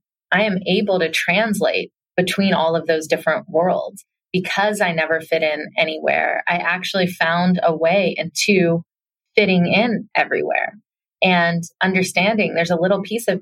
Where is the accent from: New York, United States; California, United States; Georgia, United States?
Georgia, United States; Atlanta; I was growing up in Atlanta, I was a little bit of a rebellious spirit.